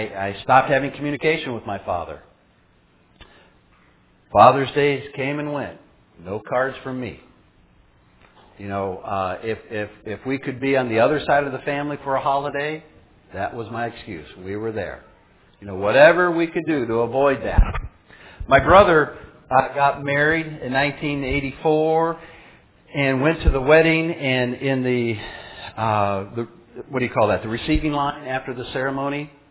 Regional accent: Minnesota, United States; We're from Minnesota, and it's kind of like Ole and Lena up there in Minnesota.

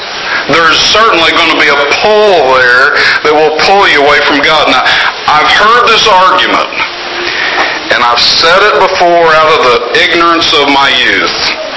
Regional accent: Inola, Oklahoma, United States; When I was young, I grew up in the Inola Church of Christ in Oklahoma, and we had about 60 members.

